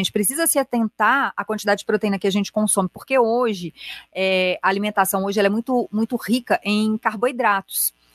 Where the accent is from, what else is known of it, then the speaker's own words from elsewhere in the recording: Belo Horizonte, Minas Gerais, Brazil; Sou de Belo Horizonte mesmo.